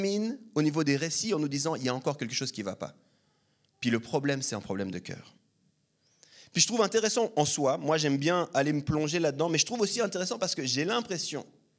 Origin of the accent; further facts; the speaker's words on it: Lausanne, Vaud, Switzerland; parce que je suis avec vous, je suis de Lausanne, je sais exactement.